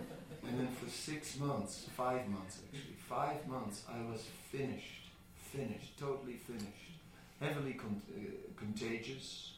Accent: Amsterdam, North Holland, Netherlands; I am from Amsterdam after all.

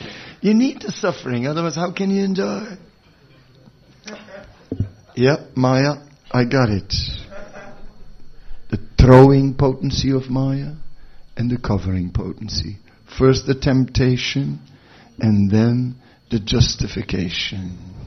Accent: Amsterdam, North Holland, Netherlands; English is a second language; Like, I'm from Amsterdam

